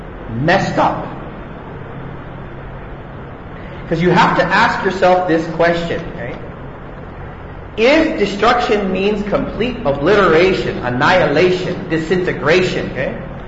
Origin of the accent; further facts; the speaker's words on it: Goa, India; English is a second language; I'm from Goa, we go to the beach, man, and it's fun.